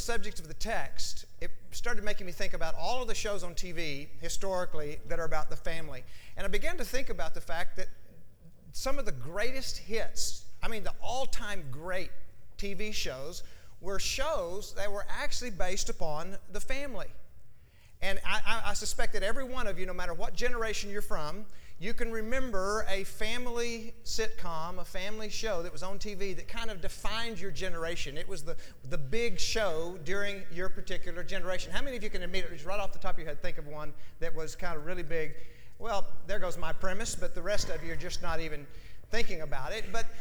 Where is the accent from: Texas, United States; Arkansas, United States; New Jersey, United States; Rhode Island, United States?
Texas, United States; a guy that I went to school with in my hometown in West Texas lived in Stephenville at the time